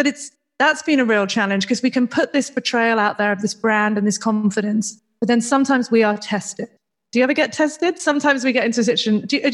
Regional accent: United Kingdom; now in Australia; I'm a British person living in Australia

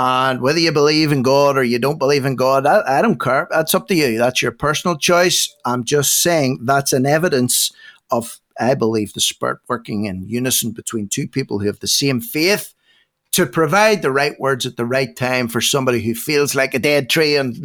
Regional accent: Australia; As an Aussie

